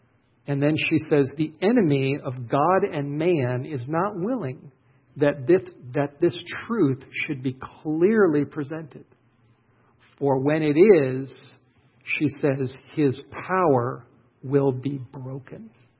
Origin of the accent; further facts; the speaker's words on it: Los Angeles, California, United States; now in Idaho, United States; I'm a city boy. I grew up in Los Angeles, and we didn't burn wood as I was growing up.